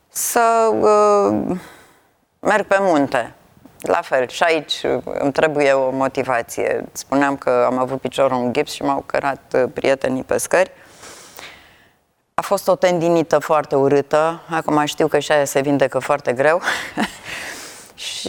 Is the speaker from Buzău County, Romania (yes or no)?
no; Făgăraș, Brașov County, Romania; now in Mediaș, Romania; locuiesc la Mediaș, deloc sunt de lângă Făgăraș, dar locuiesc la Mediaș.